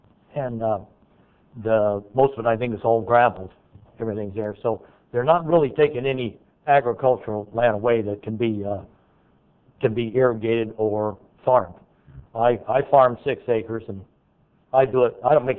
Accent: Turlock, California, United States; from Turlock, 1443 Sevens Road.

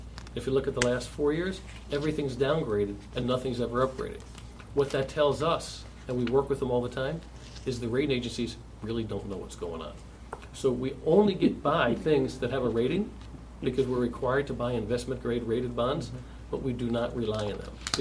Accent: New York, United States; So yes, I'm a New Yorker, I apologize, but we like Midtown Manhattan.

